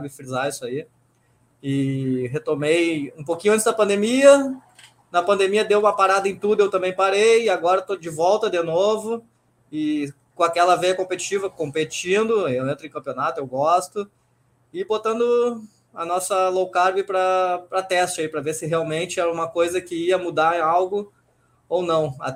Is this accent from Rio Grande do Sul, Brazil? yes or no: yes; Porto Alegre, Rio Grande do Sul, Brazil; uma Associação Atlética do Banco do Brasil, que foi onde eu me criei em Porto Alegre, lá dentro.